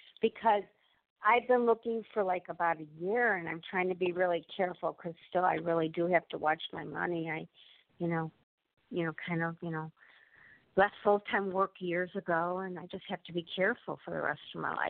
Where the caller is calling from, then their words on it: Illinois, United States; Illinois.